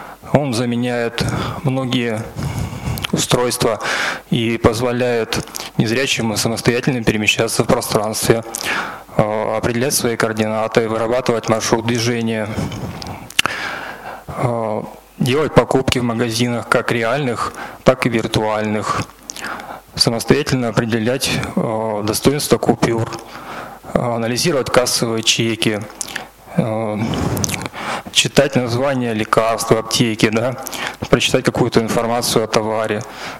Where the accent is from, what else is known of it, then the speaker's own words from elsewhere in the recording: Yaroslavl, Yaroslavl Oblast, Russia; я из Ярославля.